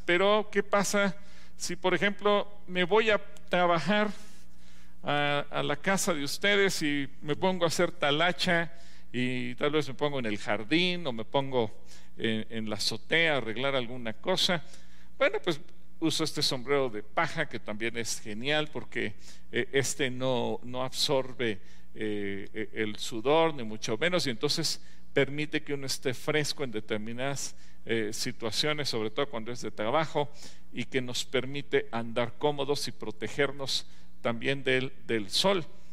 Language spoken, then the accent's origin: Spanish; Mexico; hay que presumir que somos mexicanos.